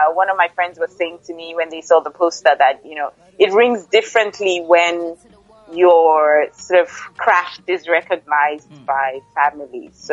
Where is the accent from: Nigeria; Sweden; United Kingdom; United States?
Nigeria; I'm Nigerian by nationality. I'm female by gender.